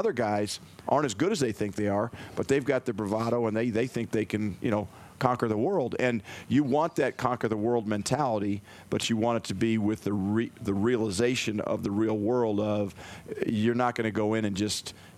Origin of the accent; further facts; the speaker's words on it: Greeley, Colorado, United States; I grew up in Greeley, and there was a legendary high school coach over there at Greeley Central named Jim Baggett